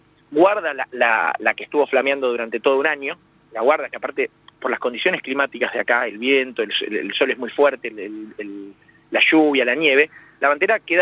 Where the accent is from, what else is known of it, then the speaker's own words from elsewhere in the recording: Buenos Aires, Argentina; los que vivimos en Capital, los que somos porteños